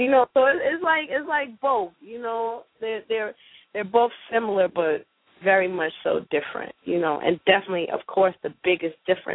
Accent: Georgia, United States; And, you know, I'm from Georgia, and that's where I live. I'm based out of Atlanta.

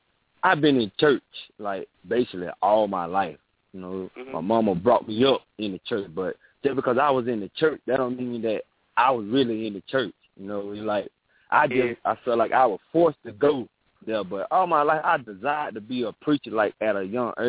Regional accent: Apopka, Florida, United States; also born or lived in Orlando; I was born in Orlando, Florida, but my mom and they stay in Apopka, Florida, and that's where I resided in Apopka, Florida, been here majority of all my life.

